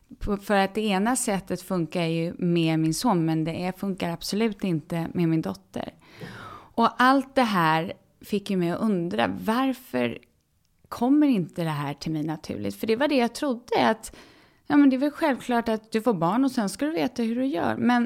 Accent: Stockholm, Stockholm County, Sweden; Vi växte upp här i Stockholm, har två syskon, mamma och pappa

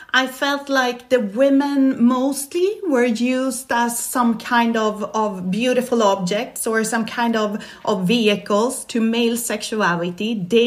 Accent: Stockholm, Stockholm County, Sweden; English is a second language; I'm Swedish. I was born in Stockholm

